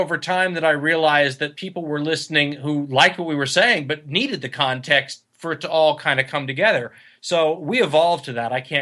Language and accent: English; Los Angeles, California, United States; I'm from Los Angeles. I was in Los Angeles. So the Valley, San Fernando Valley.